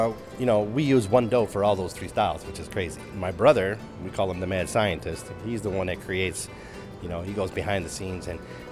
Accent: Chicago, Illinois, United States; I grew up in Chicago. So I grew up on Cumberland and Irving and Addison on the north side.

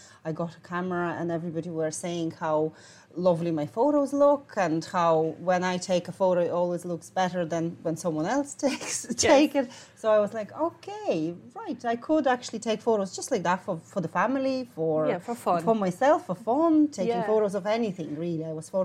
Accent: Lithuania; English is a second language; moved away; Well, I'm originally from Lithuania. I'm here 19 years, and back home in Lithuania

